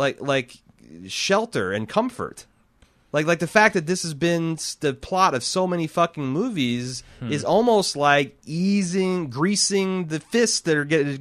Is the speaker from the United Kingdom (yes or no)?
no; United States; So that's a little uncomfortable for me as an American.